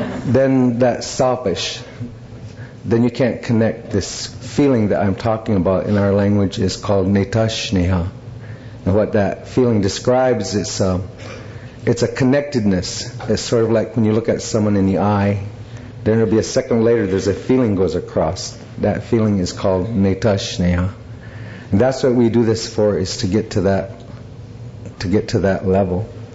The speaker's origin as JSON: {"language": "English", "country": "United States", "said": "Is where my tribe was originally from. And I'm from the Mohican Nation."}